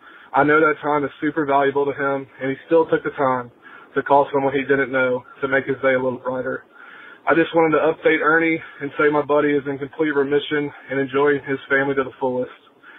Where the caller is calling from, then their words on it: Nashville, Tennessee, United States; I'm from Nashville.